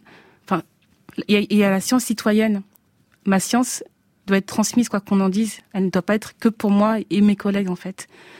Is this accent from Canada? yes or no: no; Noisy-le-Sec, Île-de-France, France; Alors, je viens de Noisy-le-Sec.